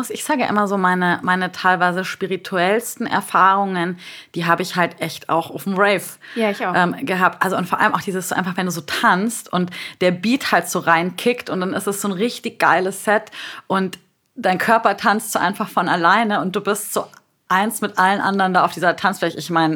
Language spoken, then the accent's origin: German; Bavaria, Germany; ich bin aus Bayern